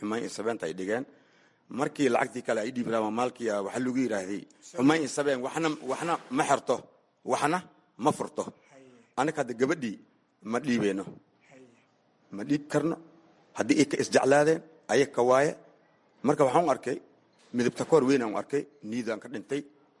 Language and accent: Somali; Mogadishu, Banaadir, Somalia; also born or lived in Lower Juba; waxaan ku dhashay ani Jubbada hoose, waxaan kusoo barbaaray Muqdisho